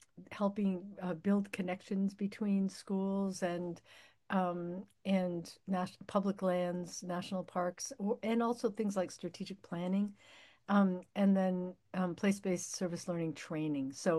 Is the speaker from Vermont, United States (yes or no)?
yes; St. Johnsbury, Vermont, United States; born there; So I was born in St. Johnsbury, Vermont. I'm a sixth generation Vermonter, and have most lived most of my life here, although I've also sort of worked in every New England state.